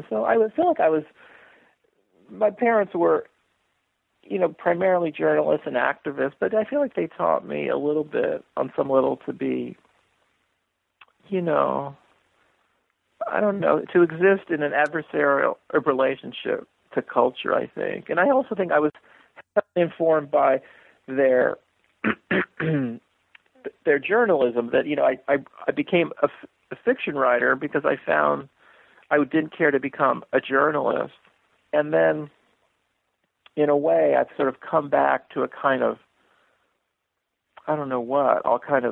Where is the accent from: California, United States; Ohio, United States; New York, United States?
California, United States; San Francisco; growing up in San Francisco in the 1960s